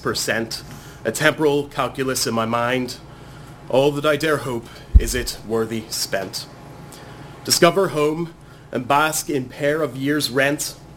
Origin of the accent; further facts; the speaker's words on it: Ireland; moved away as an adult; now in Kingston; I moved to Kingston from Ireland 7 weeks ago, and I was here exactly 4 weeks ago, where I was told by four people that I should write something and perform.